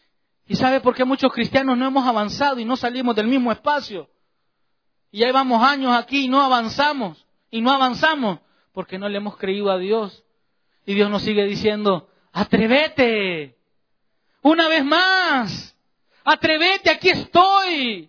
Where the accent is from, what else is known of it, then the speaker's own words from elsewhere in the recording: El Salvador; me llevaban a un parque allá en mi país, los que son del Salvador saben